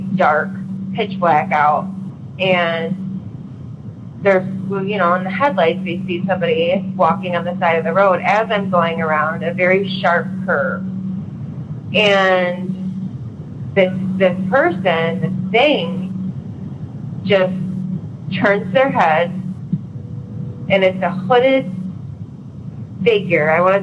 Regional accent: Michigan, United States; I'm from Michigan.

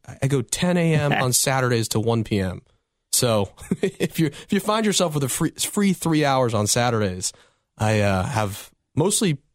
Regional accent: Trumbull, Connecticut, United States; I grew up here in Trumbull, and I, you know, like.

